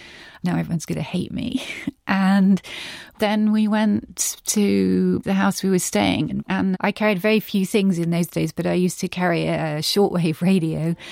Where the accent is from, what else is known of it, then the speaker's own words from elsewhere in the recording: Morden, London, United Kingdom; also born or lived in Carshalton Beeches; I grew up in Morden, the southernmost stop of the Northern Line. And then we moved when I was, I guess, 9 or 10 to a place called Carshalton Beaches.